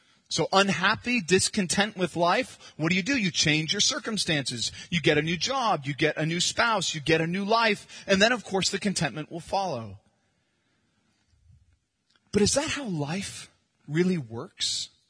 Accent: California, United States; I live in Arkansas, but I'm pretty sure I'm back in my home state of California.

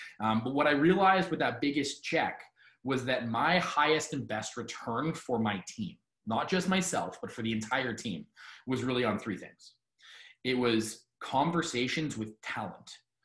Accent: Ontario, Canada; I live in Burlington. I grew up in Niagara. So kind of the Golden Horseshoe, the west side of Toronto.

